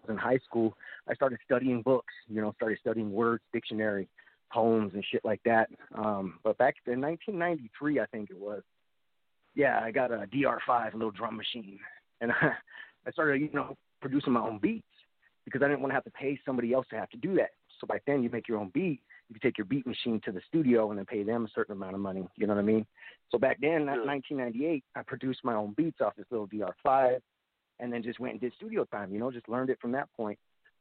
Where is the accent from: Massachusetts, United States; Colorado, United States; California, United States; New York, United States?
Colorado, United States; Denver; Me, I'm from Denver, Colorado, USA.